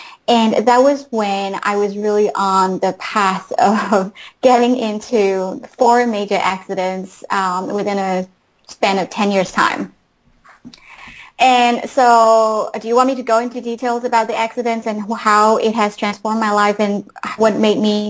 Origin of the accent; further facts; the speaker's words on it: Myanmar; I'm originally from Burma, and Burma used to be a country that is closed off from the rest of the world for decades.